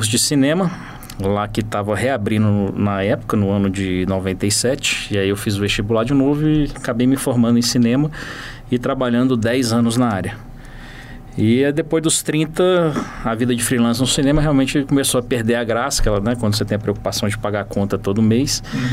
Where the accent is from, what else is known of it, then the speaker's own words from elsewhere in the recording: Brasília, Federal District, Brazil; Eu sou de Brasília, sou servidor público lá, auditor da CGU. Tenho 43 anos